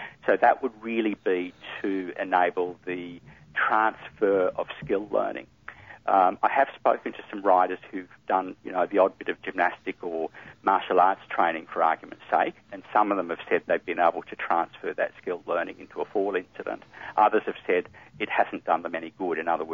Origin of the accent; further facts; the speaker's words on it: Perth, Western Australia, Australia; moved away; I mean, I'm from Perth originally, so I take great pleasure in, you know, a trip across the Nullarbor and spending a few weeks in WA.